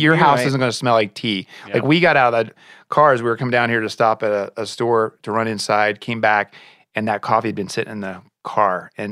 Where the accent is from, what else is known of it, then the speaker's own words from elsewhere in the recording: Indiana, United States; But I grew up in Indiana with my grandparents, my mom's side and my dad's side, drinking coffee with my brother.